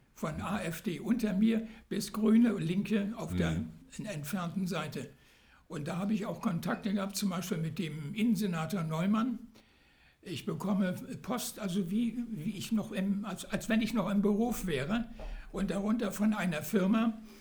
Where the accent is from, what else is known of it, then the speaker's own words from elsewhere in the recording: Hamburg, Germany; born there; Ich war natürlich beeindruckt, meine Geburtsstadt wieder zu sehen und zu erleben